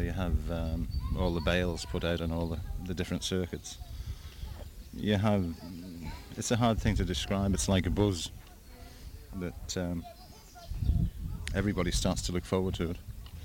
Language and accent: English; Isle of Man; born there; I live in Peel, and I was born in the Isle of Man.